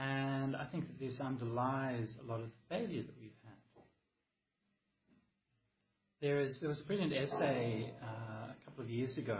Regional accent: Perth, Western Australia, Australia; I grew up in Perth. To me, it seems like a normal environment, I guess.

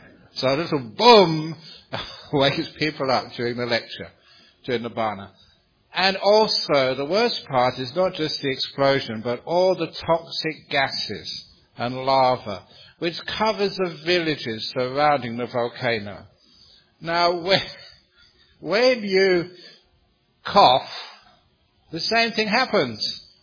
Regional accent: Acton, London, United Kingdom; When I was a young boy, growing up in Acton, in the West London, a poor part of that place, because most of my friends were migrants. My father was very poor, legitimately poor.

